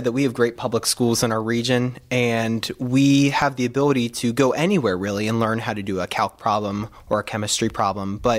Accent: Wexford, Pennsylvania, United States; I am from Wexford. I belong to St. Aidan Parish

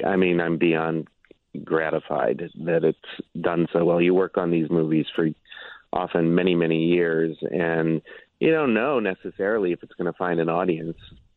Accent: Neenah, Wisconsin, United States; I'm not. I'm from Neenah, Wisconsin.

